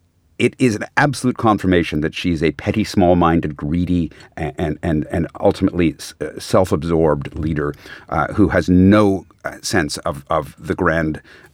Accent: Canada; As a Canadian, I am saying it in a good way.

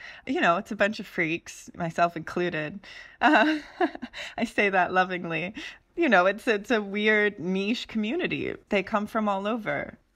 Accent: Mullumbimby, New South Wales, Australia; also born or lived in Los Angeles, United States; I grew up in Mullumbimby. I spent my formative years in Los Angeles, and then we moved to Mullumbimby, Australia, which was quite a shock. It's inland from Byron Bay.

